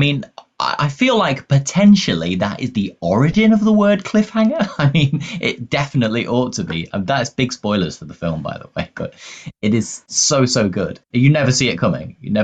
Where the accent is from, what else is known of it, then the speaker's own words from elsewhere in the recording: United Kingdom; No, I mean, even as a Brit, I love Cockney nonsense as well.